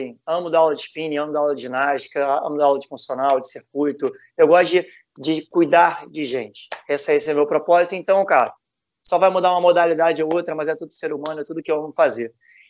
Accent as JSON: {"language": "Portuguese", "region": "Rio de Janeiro", "country": "Brazil", "said": "Para quem não me conhece, sou do Rio de Janeiro, né?"}